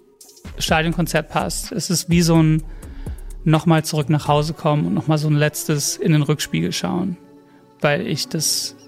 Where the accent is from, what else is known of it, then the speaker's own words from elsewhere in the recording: Bösingfeld, North Rhine-Westphalia, Germany; Klar fahre ich in mein Heimatdorf Bösingfeld zurück so und ich habe schon auch dieses, ja klar, hier komme ich her und jede Ecke erinnert mich an was.